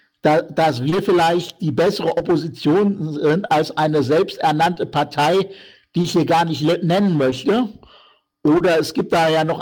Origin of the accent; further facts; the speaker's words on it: Cologne, North Rhine-Westphalia, Germany; vor allem auch in Köln, wo ich herkomme.